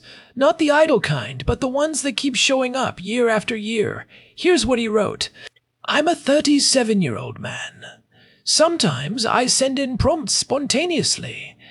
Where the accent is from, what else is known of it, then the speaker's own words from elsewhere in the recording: Ireland; now in Israel; I grew up in Ireland, though I immigrated to Israel 10 years ago.